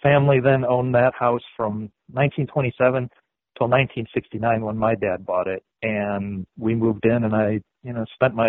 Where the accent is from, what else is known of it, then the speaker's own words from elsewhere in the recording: Wauwatosa, Wisconsin, United States; Wauwatosa is my hometown. It's just outside of Milwaukee. And we moved into Wauwatosa, I think I was about 5 years old.